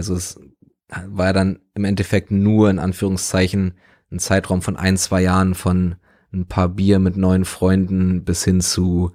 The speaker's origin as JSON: {"language": "German", "region": "Berlin", "country": "Germany", "tie": "born or raised there", "said": "So, ich bin in West-Berlin aufgewachsen, beziehungsweise meine Familie sind Westdeutsche, West-Berliner."}